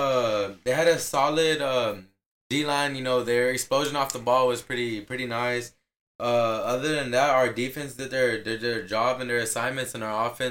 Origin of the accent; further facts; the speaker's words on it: Falfurrias, Texas, United States; We're from Falfurrias, a small town.